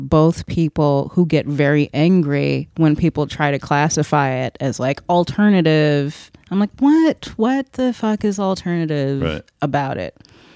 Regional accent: New York, United States; Sometimes I think you forget that I am from New York.

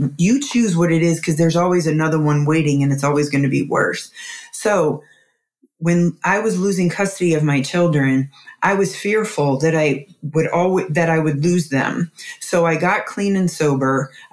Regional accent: Missouri, United States; moved away as an adult; I had made a move to Florida. I'm from Missouri and my parents have always lived there. So I moved away

